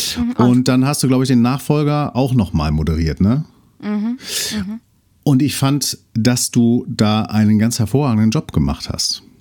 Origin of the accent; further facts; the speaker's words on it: Hamburg, Germany; moved away as an adult; now in Wetzlar, Germany; Ich bin ja gebürtiger Hamburger und habe Hamburg mit knapp 24 Jahren verlassen